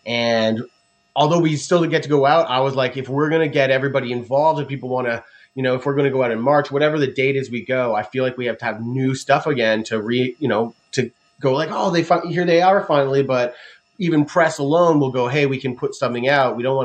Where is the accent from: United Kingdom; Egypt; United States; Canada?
Canada; because we're Canadian, so we like to apologize a bunch.